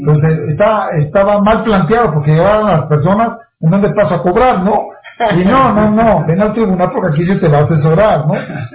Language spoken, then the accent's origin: Spanish; Veracruz, Mexico; Le digo, porque mi tierra era veracruzana.